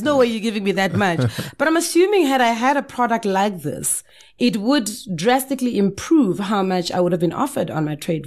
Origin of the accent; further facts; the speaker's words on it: Bushbuckridge, Mpumalanga, South Africa; I probably check my tires because I'm from Bushbuck Ridge, right?